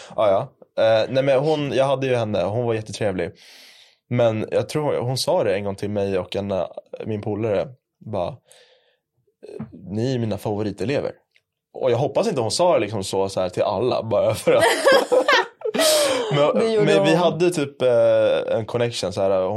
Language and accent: Swedish; Iran; Swedish is a second language; now in Sweden; vi iranier pratar lite långsammare sådär. För svenska är inte första språket. Jag kommer från Iran. Jag simmade hit till Sverige. Och jag lärde mig språket nu.